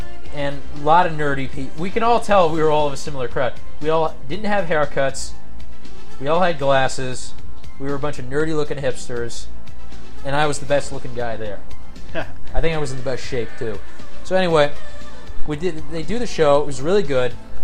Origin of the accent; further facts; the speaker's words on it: United States; Well, I'm an American. What do you expect?